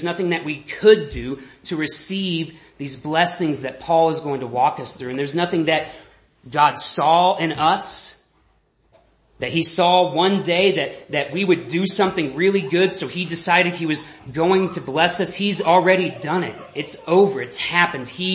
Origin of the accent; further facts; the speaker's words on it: Texas, United States; I'm originally from Texas, and so I got to grow up hearing a lot of people talk about a man by the name of Joel Osteen